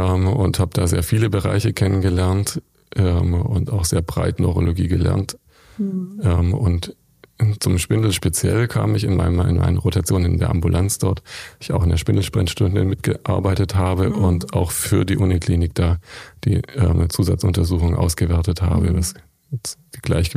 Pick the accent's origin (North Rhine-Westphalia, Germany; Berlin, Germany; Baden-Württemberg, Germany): Baden-Württemberg, Germany; Stuttgart; ich komme ja aus Stuttgart